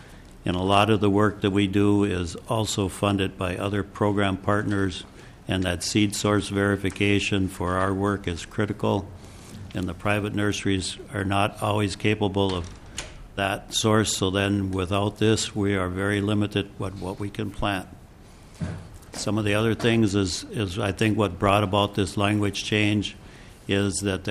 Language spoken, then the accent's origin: English; Minnesota, United States; Mr. Chair, I'm … from Carlton County.